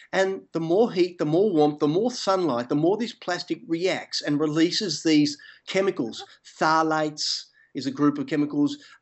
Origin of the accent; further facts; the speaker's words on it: Perth, Western Australia, Australia; And I'm from Perth and you're from, you know, South Australia.